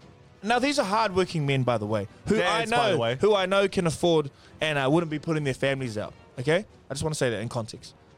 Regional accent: New Zealand; This is why being Kiwi's good. We're just too shameful to do something like that.

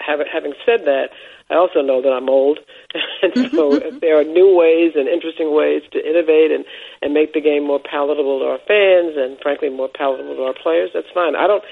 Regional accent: New York, United States; I'm a New Yorker. I live here.

